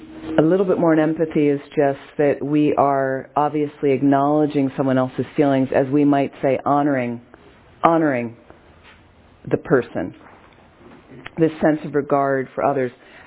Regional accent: Philadelphia, Pennsylvania, United States; So if it's in the States and I say Philadelphia, well, now they have this context and they go, oh, okay.

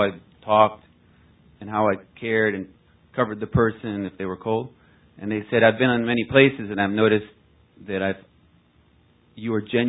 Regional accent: Florida, United States; I'm from South Florida.

